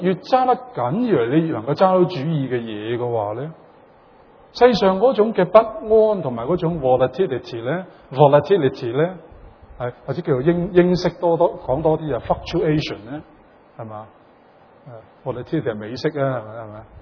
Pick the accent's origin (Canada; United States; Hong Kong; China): Canada; 如果我哋加拿大人嚟講，就覺得有少少笑話咁